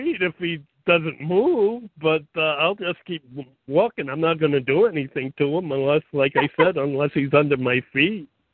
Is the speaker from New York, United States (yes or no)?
yes; New York, United States; I'm a New Yorker. I'll keep walking.